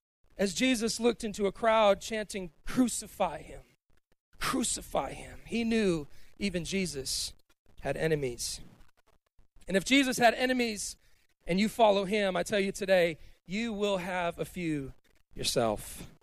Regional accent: Cleveland, Ohio, United States; Growing up in Cleveland, Ohio, we were never really that much into college football.

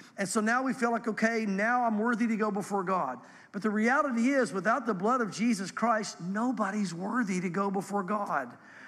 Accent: the South, United States; Now, we in the South, we have religious tradition. And I grew up in the South.

